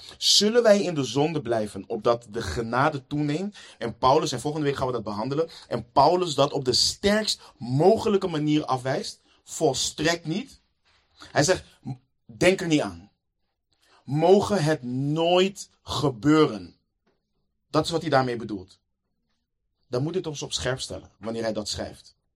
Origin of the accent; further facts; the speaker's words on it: Netherlands; Ik weet niet of het ons als Nederlanders is opgevallen. Wij leven in een traumacultuur in Nederland.